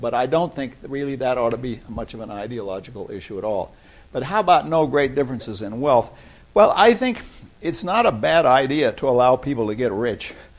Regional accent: United States; now in England; as an American in England

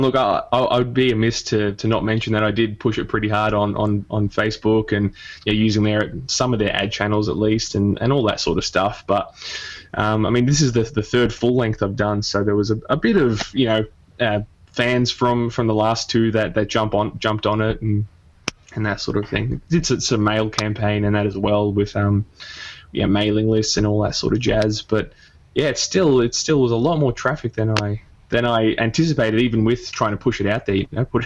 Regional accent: Melbourne, Victoria, Australia; I'm Australian, born and bred. I've been my whole life here. So down in sunny old Melbourne, which is in Victoria, sort of the southeast corner of Australia.

